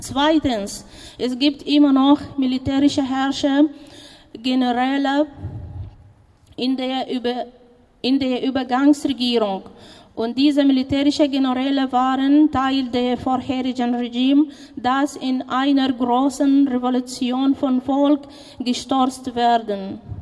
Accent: Sudan; German is a second language; Ich komme aus dem Sudan.

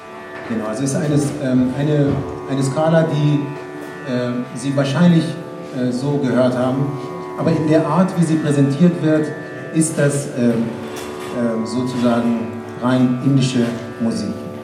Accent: Iran; ich komme aus dem Iran

